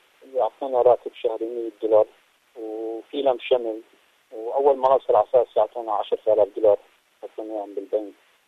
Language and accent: Arabic; Syria; احنا سوريين ما في عندنا خيار غير او نرجع على سوريا او نروح على كمبوديا